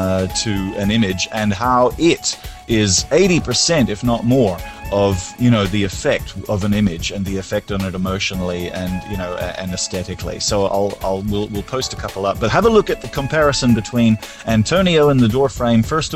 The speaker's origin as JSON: {"language": "English", "town": "Prince George", "region": "British Columbia", "country": "Canada", "tie": "born or raised there", "also_born_or_lived": "Vancouver", "moved": "yes", "said": "I lived in Vancouver when I was a very little boy, so I'll be there, but I'd love to pop across to Prince George"}